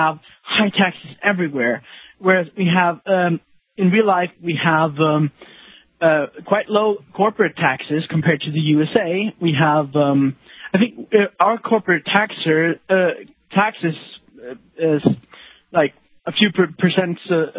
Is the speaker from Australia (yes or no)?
no; Sweden; English is a second language; now in United States; Hi. Yeah, I'm from Sweden myself.